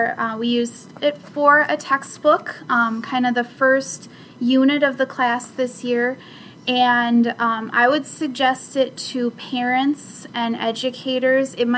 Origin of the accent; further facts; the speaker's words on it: Colorado, United States; You know, I grew up in Colorado, where I will say the weather is a little nicer, but I've been in the Midwest long enough to be able to deal with it.